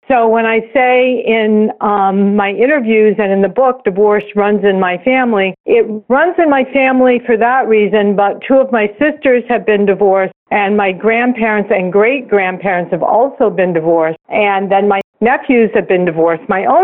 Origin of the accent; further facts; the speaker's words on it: Los Angeles, California, United States; And I'm from Los Angeles.